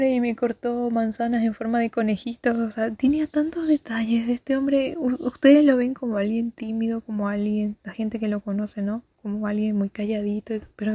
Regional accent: Monte Carlo, Misiones, Argentina; yo soy de Monte Carlo

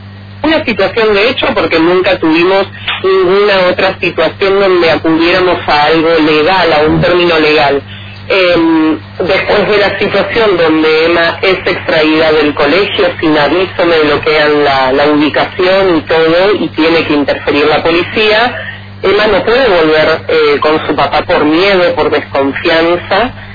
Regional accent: Lanús, Buenos Aires Province, Argentina; now in Oberá, Argentina; yo nací en Lanús Oeste, soy oriunda de Buenos Aires, pero bueno, hace 2 años y medio conocí Misiones, me enamoré de Oberá y me radiqué acá

